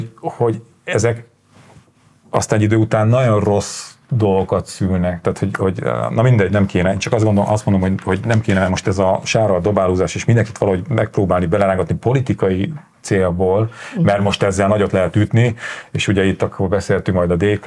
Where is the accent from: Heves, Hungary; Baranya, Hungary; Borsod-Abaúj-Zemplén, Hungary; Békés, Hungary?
Borsod-Abaúj-Zemplén, Hungary; now in Budapest, Hungary; én Boslapos Zemplén megyéből érkeztem, Sátorhelyről, ott azért volt cigány kisebbség